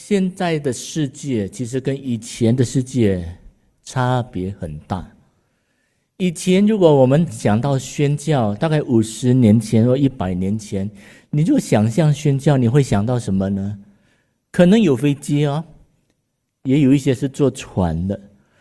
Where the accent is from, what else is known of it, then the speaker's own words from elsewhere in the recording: Indonesia; 我是来自印尼，然后印尼哪里呢？印尼的明丹岛，一个老婆，2个孩子，一男一女